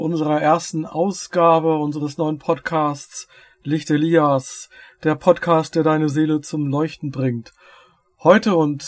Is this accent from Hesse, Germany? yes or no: yes; Darmstadt, Hesse, Germany; accent: Hessian; Richtig, da habe ich studiert, bin dort aufgewachsen. Ich könnte, wenn ich wollte, hessisch reden.